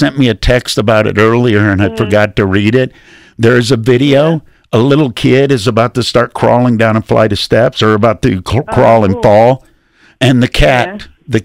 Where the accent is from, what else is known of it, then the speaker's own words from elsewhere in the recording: Deep South, United States; I grew up in the Deep South as a little kid, Donna, so I know about them those phrases and those little turn of words and such.